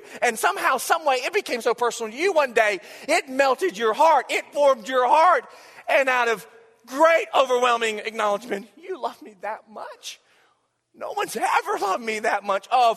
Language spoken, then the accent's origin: English; South Carolina, United States; she goes, I hear you're from South Carolina. I said, I am.